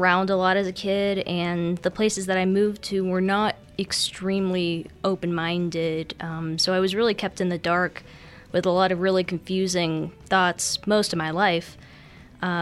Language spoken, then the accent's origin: English; Budapest, Hungary; Budapest, Hungary, actually.